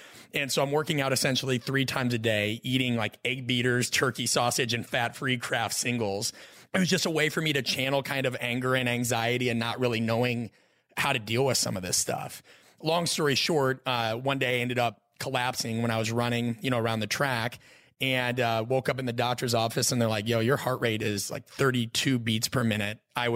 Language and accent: English; Omaha, Nebraska, United States; I grew up in Omaha, Nebraska, right?